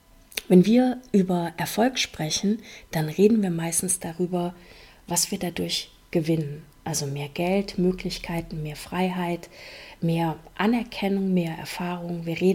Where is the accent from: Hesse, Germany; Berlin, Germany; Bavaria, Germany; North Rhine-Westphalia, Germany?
North Rhine-Westphalia, Germany; Olpe; Ich bin damals wegen der Liebe zurück in meine Heimat gekommen